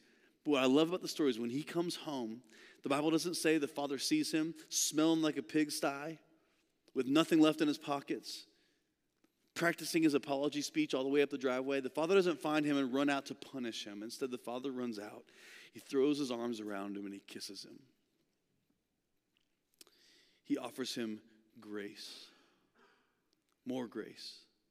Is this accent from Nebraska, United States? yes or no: no; Indiana, United States; I grew up in Indiana, and in Indiana, there's something that happens in the winter. It's called snow